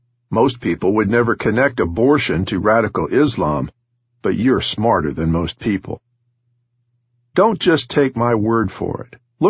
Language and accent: English; New York, United States; It reminds me of the mafia communities near where I grew up in New York.